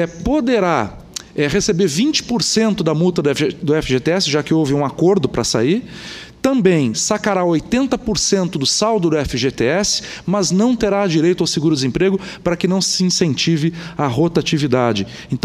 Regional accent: Brazil; rogo eu, como brasileiro, que venham todas as outras

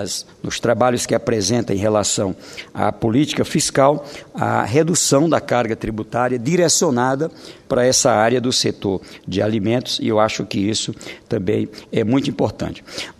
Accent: Northeast Region, Brazil; eu sou do Nordeste

